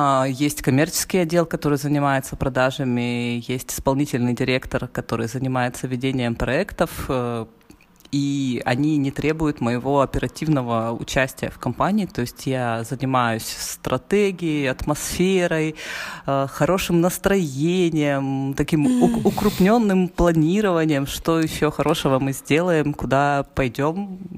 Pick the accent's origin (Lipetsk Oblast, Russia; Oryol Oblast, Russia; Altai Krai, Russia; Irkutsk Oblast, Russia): Altai Krai, Russia; Barnaul; moved away as an adult; now in Kaliningrad, Russia; он был из Калининграда, я из Барнаула.